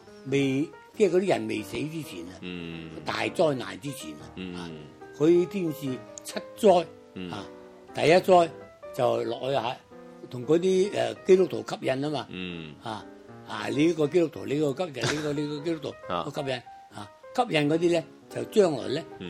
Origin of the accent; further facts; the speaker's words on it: China; 我哋中國人咧，你淨記好嘢啫